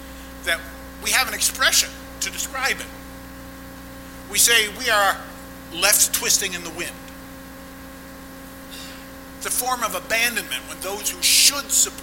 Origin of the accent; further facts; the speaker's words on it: Massachusetts, United States; And I come from the Berkshire Hills, many of you know that. So I have a different experience of New England than many of you.